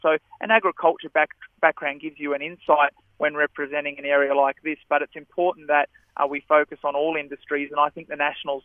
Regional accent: Narrabri, New South Wales, Australia; also born or lived in Hunter Region; I grew up in Narrabri out west, and mum and dad ran a farming business and moved to the Hunter region to study at university

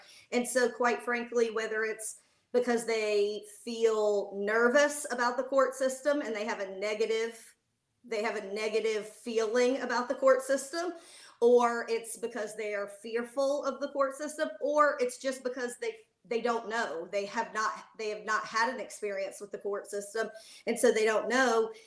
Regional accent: Pensacola, Florida, United States; I'm originally from Pensacola, and then I went to undergrad in Mobile, Alabama, and then law school in FSU before I relocated here in 2004.

